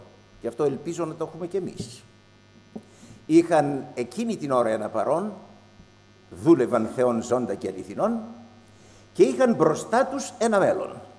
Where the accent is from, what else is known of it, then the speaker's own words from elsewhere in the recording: Thessaloniki, Central Macedonia, Greece; κάποιοι θυμούνται ότι είμαι από τη Θεσσαλονίκη